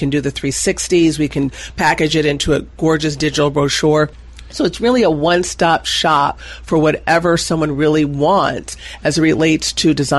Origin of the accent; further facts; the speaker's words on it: Washington metropolitan area, United States; Well, I was raised in what's now called the DMV, essentially Baltimore, Washington, D.C., and that's where I was raised for elementary and middle school.